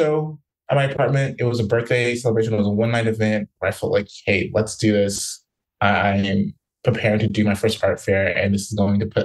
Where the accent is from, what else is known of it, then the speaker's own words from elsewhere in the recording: West Palm Beach, Florida, United States; I grew up in West Palm Beach, in a particular neighborhood where like they were dying quite quickly.